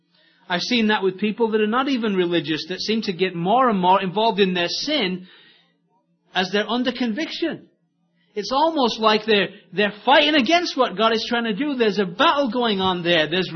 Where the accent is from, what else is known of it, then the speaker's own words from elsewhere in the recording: England, United Kingdom; I'm not even in America. I'm an Englishman.